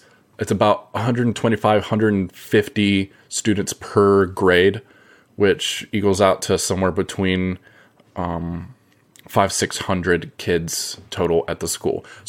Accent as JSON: {"language": "English", "town": "Charlotte", "region": "North Carolina", "country": "United States", "tie": "born or raised there", "said": "It is essentially a fictionalized version of my hometown, Charlotte, North Carolina."}